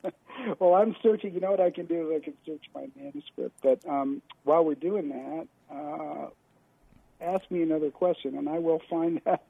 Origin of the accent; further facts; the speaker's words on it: New York City, New York, United States; also born or lived in Vermont; I grew up in New York City, and when I was 15, I had an uncle and aunt and a bunch of cousins in southern Vermont.